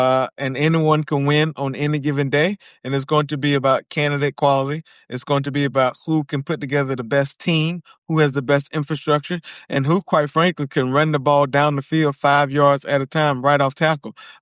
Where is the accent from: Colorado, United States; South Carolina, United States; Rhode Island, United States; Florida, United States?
South Carolina, United States; just like in my home state of South Carolina